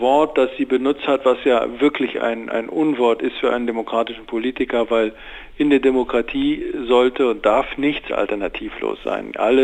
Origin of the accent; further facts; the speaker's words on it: Germany; wir sind Deutsche, wir sind eine Wurstnation